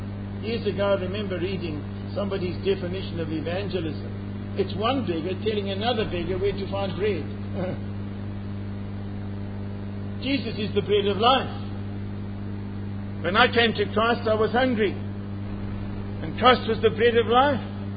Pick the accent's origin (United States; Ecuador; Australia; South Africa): South Africa; this is very, very wonderful for me as South African